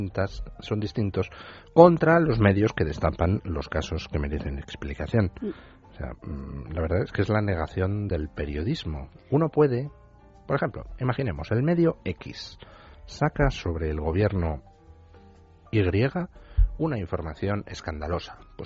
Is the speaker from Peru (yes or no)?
no; Spain; Los que estamos aguantando todo lo que nos echan somos los españoles